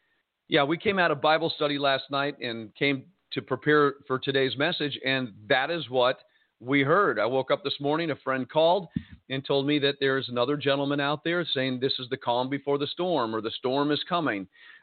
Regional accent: Jersey City, New Jersey, United States; And being born and raised in Jersey City, I took my plane and flew it out of Newark. And I flew over Jersey City

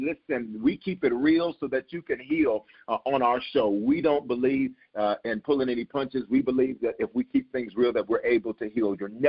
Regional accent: Memphis, Tennessee, United States; also born or lived in Denver; my family, I was born in Denver, raised in Memphis. And we got family all over. We got family all over the Memphis area, the greater Memphis area.

